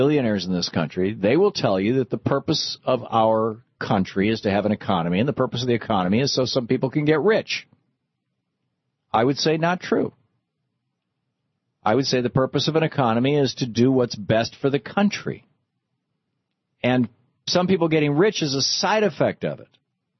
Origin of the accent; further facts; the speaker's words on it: Lansing, Michigan, United States; I grew up in Michigan. I grew up at the south end of Lansing, Michigan, and just, I mean, literally a half a mile from me where the farmland began.